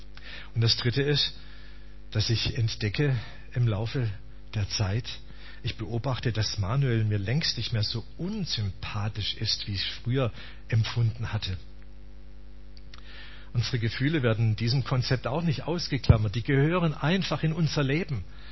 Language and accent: German; Baden-Württemberg, Germany; ich bin ja Schwabe eigentlich, ne? Und seit ich im Badischen wohne, das ist schon ziemlich lang